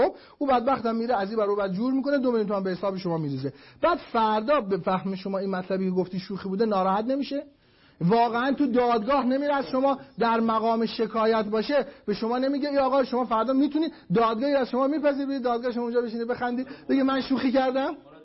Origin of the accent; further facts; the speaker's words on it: Mashhad, Razavi Khorasan, Iran; تو لهجه ما مشهدی ها مثلا مشهدی سنی و مشهدی شیعه دو تا لهجه دارن